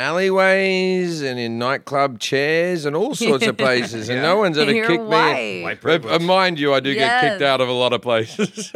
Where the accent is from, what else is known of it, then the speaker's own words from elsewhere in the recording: Australia; I'm from Australia